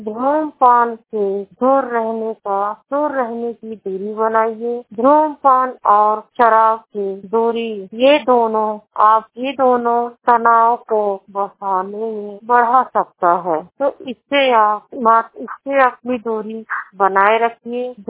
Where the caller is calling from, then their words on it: Uttar Pradesh, India; मैं जिला संत कबीर नगर से बोल रही हूँ। मेरी उम्र 27 साल है। मेरा जिला संत कबीर नगर है।